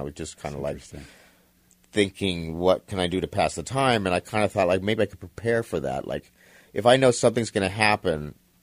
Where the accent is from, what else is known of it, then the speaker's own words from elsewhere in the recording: Mount Baldy, California, United States; I came from Mount Baldy in Southern California and up in the cabin world. And my mom and stepdad raised me and they studied Buddhism.